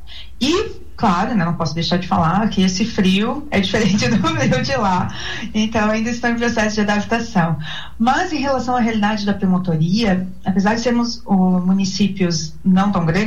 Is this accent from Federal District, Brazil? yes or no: no; Balneário Camboriú, Santa Catarina, Brazil; trabalhei como servidora pública municipal, tanto no município de Itajaí, né, que é a cidade do lado, quanto de Balneário Camboriú, que é de onde eu sou.